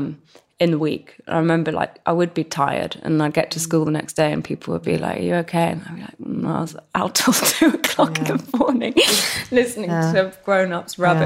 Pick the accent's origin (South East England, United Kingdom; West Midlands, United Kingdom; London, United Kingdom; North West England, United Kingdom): London, United Kingdom; And also growing up in West London as well